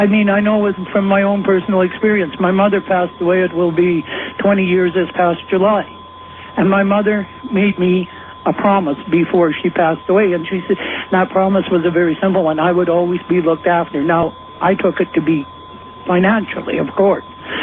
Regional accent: South Africa; now in Canada; I'm originally from South Africa. I now live in Canada

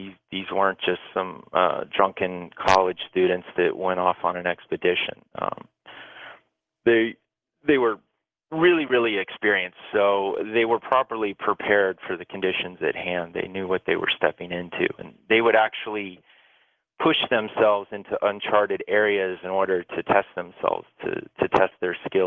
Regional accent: Florida, United States; Well, you know, I grew up in Florida and moved out to California mainly to surf

